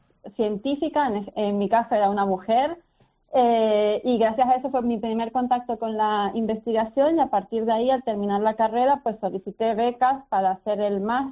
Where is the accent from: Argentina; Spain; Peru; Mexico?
Spain; Sí, creo que soy la única española que lo tiene por el momento.